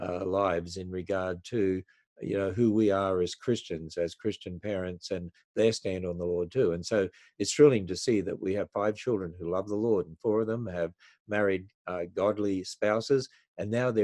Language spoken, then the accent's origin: English; Australia; born there; we were born in Australia. I was born in Australia.